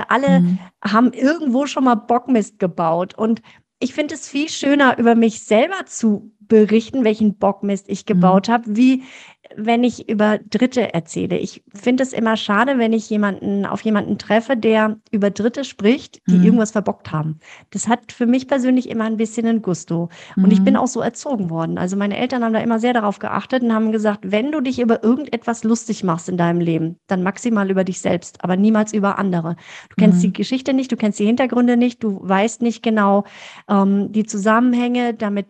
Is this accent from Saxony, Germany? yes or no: no; Heidelberg, Baden-Württemberg, Germany; born there; now in Wiesloch, Germany; wohne auch in Wiesloch, bin zwar gebürtige Heidelbergerin, aber wohne jetzt ja schon 10 Jahre knapp in Wiesloch.